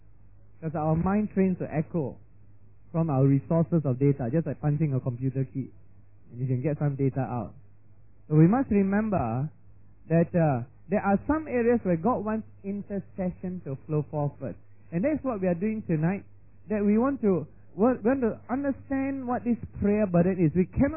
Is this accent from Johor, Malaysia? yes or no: yes; Johor Bahru, Johor, Malaysia; when things happen in my hometown in JB